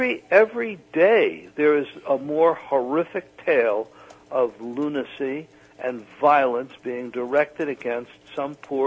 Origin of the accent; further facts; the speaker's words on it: New York City, New York, United States; I'm from New York City. I'm from the Bronx. I grew up there. I've lived there for more than 30 years.